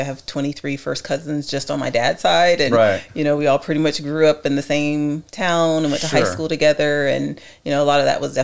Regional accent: Ohio, United States; I'm from Ohio. Okay. I'm from Ohio. So I'm a Midwest. Yes. California transplant.

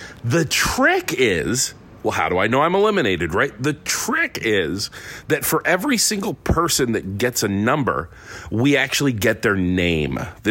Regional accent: Ohio, United States; now in Rochester, United States; Where I grew up in Ohio, like, every fundraiser is a reverse raffle. I come to Rochester.

